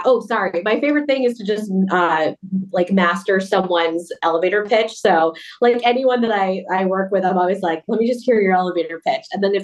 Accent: Queens, New York, United States; So I'm based in Queens. Everything I do is in Queens. I was born and raised in Queens.

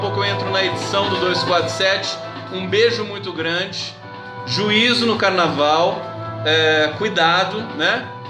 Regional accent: Brazil; eu posso estar numa ditadura, mas eu vou viver dignamente porque eu sou brasileiro

